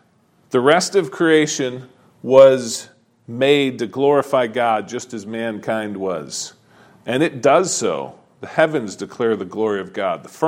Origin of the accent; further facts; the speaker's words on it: Michigan, United States; I like winter. I'm from Michigan. You know, I like the cold. I like the snow.